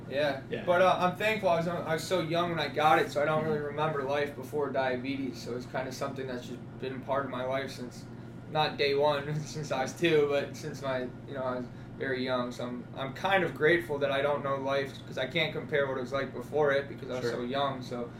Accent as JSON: {"language": "English", "town": "Strongsville", "region": "Ohio", "country": "United States", "tie": "born or raised there", "said": "Yeah, I grew up in Strongsville, Ohio. We all did. Go Mustangs."}